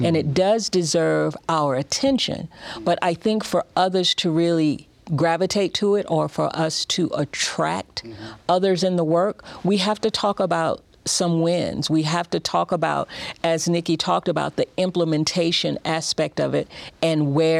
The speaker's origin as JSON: {"language": "English", "region": "the South", "country": "United States", "lives_now": "Utah, United States", "said": "I am from the South"}